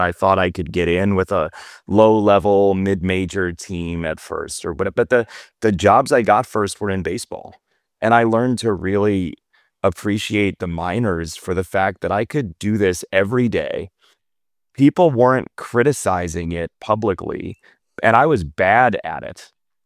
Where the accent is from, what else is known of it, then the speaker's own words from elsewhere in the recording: Chicago, Illinois, United States; The Jordan Bulls were what I grew up with in Chicago.